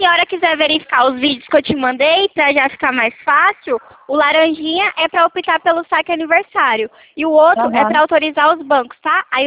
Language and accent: Portuguese; Santo Anastácio, São Paulo, Brazil; eu sou de Anastasia, eu trabalho em Prudente